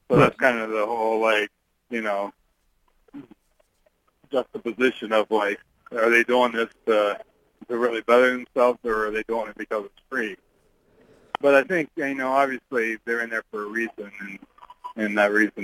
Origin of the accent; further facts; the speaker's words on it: Saints, Ohio, United States; Beneath the Ink was filmed in my hometown of Saints, Ohio, where I grew up.